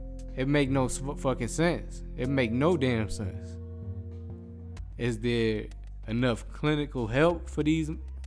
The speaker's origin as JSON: {"language": "English", "country": "United States", "said": "I'm an American that just paid my taxes and, you know, trying to make it."}